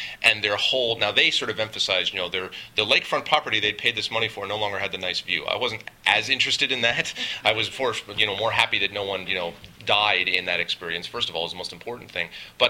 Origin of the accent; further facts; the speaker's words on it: England, United Kingdom; I grew up in England.